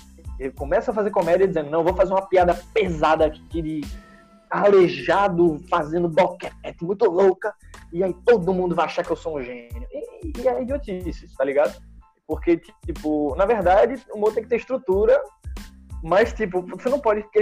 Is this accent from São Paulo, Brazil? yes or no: no; Itamaracá, Pernambuco, Brazil; also born or lived in Paulista; Eu lembro que na época eu morava em Itamaracá. E eu tinha de Itamaracá, eu tinha me mudado pra Paulista. Eu fui criado basicamente em Itamaracá. Então, eu fui pra Paulista